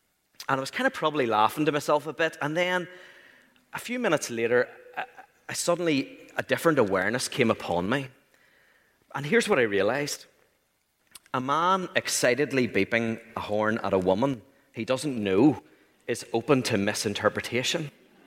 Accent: Waringstown, Northern Ireland, United Kingdom; I come from Waringstown.

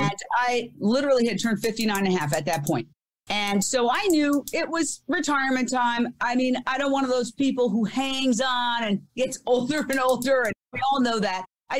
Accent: New York City, New York, United States; I grew up in New York, in Midtown Manhattan, right across from Carnegie Hall, which happened to be 3 blocks from where CNN was located at the time, at Time Warner Center.

